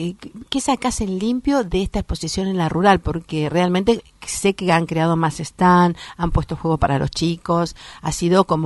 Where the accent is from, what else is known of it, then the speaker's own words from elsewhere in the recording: Quilmes, Buenos Aires Province, Argentina; Pues yo soy de Quilmes, oriunda de Quilmes.